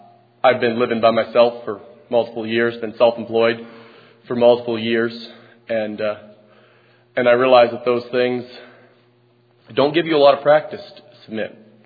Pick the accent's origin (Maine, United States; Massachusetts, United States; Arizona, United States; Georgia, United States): Maine, United States; Ashland; from Ashland, Maine.